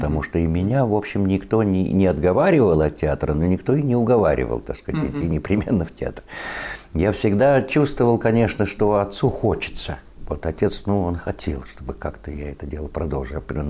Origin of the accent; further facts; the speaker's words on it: Moscow, Russia; born there; я действительно родился в Москве